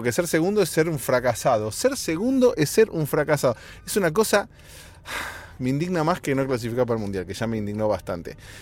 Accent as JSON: {"language": "Spanish", "country": "Argentina", "said": "en Argentina, mi país de origen"}